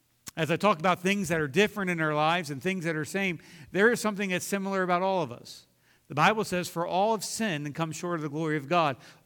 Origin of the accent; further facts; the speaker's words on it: Elkton, Maryland, United States; born there; I was born on August 27th, 1973, in Elkton, Maryland, at Union Hospital